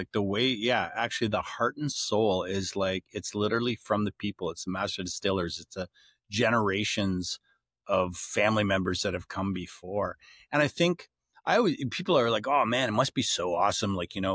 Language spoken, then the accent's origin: English; Canada; we're both Canadian owners of brands